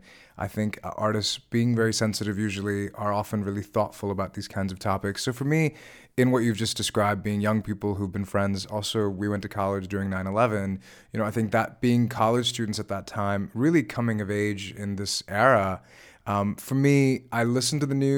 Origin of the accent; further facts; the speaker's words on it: Virginia, United States; And for me, I think growing up in Virginia, where I grew up, there were so few examples of stories about other places.